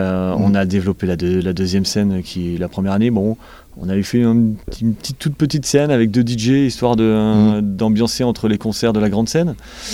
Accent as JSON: {"language": "French", "town": "Violaines", "region": "Hauts-de-France", "country": "France", "tie": "born or raised there", "also_born_or_lived": "Valenciennes", "said": "je suis né à Valenciennes, j'ai vécu à côté de la Bassée, à Violaine."}